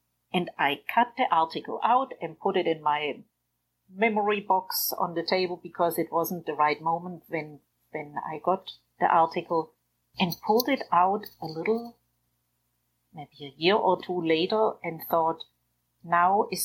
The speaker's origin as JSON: {"language": "English", "region": "Baden-Württemberg", "country": "Germany", "accent": "German", "second_language": "English", "moved": "as an adult", "lives_now": "United States", "said": "My accent is German. I come from a village near Ulm in the south of Germany and live in the States now since nearly 20 years."}